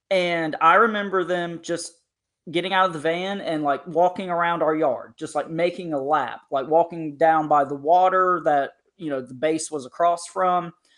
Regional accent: North Carolina, United States; I grew up in Eastern North Carolina across the creek from a very large military institution. The base is called Camp Lejeune.

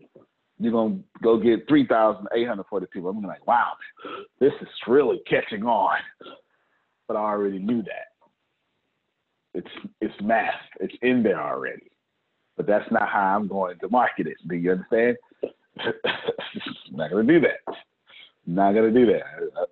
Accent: Texas, United States; You know, so I'm sure these pecans are fantastic because I'm from Texas. From Texas.

